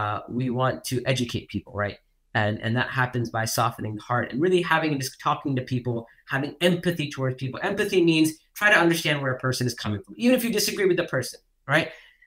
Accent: United States; American culture, being an American myself, I can say this, American culture is exported, right?

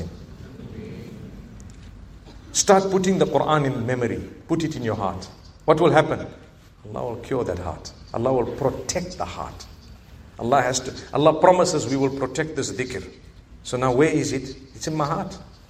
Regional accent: Malaysia; accent: Malay; Notice how my Malay accent is coming out.

